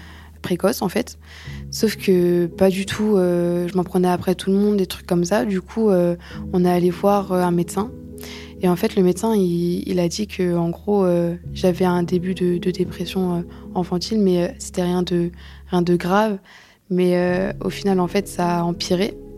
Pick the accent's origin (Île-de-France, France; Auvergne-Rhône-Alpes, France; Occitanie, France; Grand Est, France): Île-de-France, France; Sceaux; j'ai 17 ans et j'ai décroché l'école il y a un an. J'ai grandi à Sceaux dans le 92.